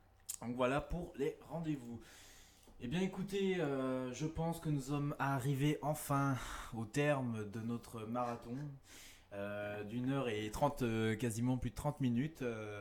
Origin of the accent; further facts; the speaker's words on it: Rennes, Brittany, France; nous habitons Rennes et que nous sommes rennais